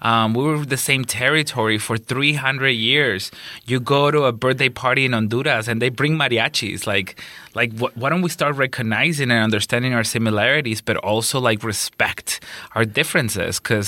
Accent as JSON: {"language": "English", "town": "Ciudad Juarez", "region": "Chihuahua", "country": "Mexico", "said": "And I'm seeing it in my own community. I'm from Ciudad Juarez."}